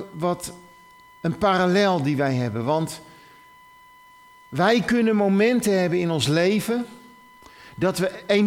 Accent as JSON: {"language": "Dutch", "town": "Rotterdam", "region": "South Holland", "country": "Netherlands", "lives_now": "Groningen, Netherlands", "said": "Hoe kan het nou toch dat ik als Rotterdammer in één keer Gronings kan verstaan? Hoe is het mogelijk? Omdat ik hier al 22 jaar woon."}